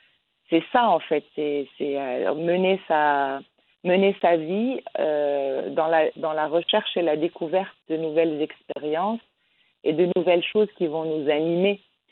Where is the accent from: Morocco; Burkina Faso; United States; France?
Morocco; Rabat, Rabat-Salé-Kénitra; je viens de Rabat